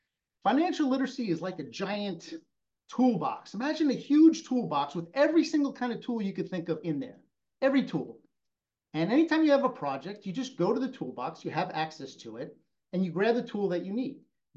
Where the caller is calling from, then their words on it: Manhasset, New York, United States; So I'm calling from Manhasset, New York.